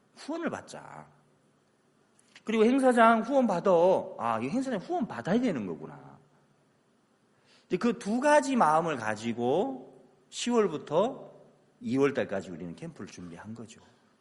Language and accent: Korean; South Korea; 난 한국 사람이야. 한국은 10%야 계약금이 보통.